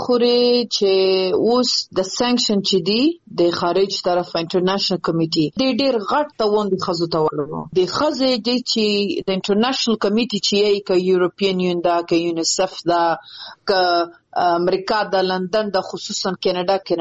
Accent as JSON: {"language": "Pashto", "country": "Afghanistan", "said": "په افتخار یم چې زه د افغانستان یم زه د وطن یم"}